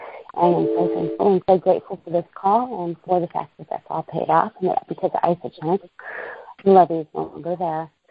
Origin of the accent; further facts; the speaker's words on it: Alaska, United States; Now, everybody knows I'm from Alaska, and I get up really, really early and listen to these calls.